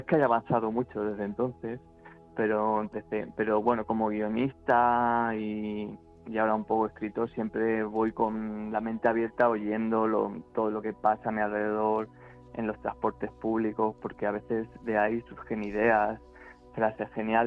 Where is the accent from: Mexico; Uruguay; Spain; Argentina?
Spain; Castilla-La Mancha; now in Madrid, Spain; correr por los caminos de mi pueblo en los que no me encuentro a nadie, igual una hora, sobre el paisaje manchego este